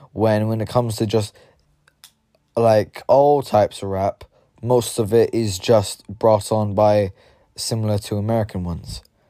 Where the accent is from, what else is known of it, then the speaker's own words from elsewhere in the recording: Limerick, Munster, Ireland; accent: London; I didn't want it really, because I'm from Limerick. And in my opinion, the Limerick accent sounds the best.